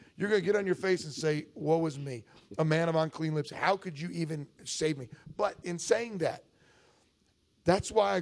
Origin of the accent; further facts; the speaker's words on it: the South, United States; born there; Or because I was born in the South, I'm going to heaven because I'm a Christian.